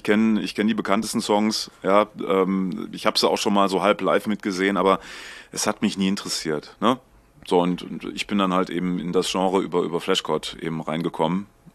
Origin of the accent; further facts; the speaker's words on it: Italy; German is a second language; aber wenn ich als Italiener einen Deutsch deutschen Text wieder, ne? einspreche...